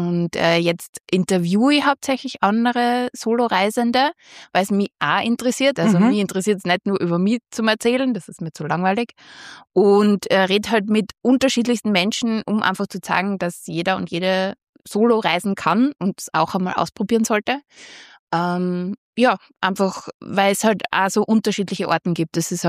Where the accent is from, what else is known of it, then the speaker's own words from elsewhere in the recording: Styria, Austria; accent: Styrian; Ich komme aus der Steiermark, wie man hört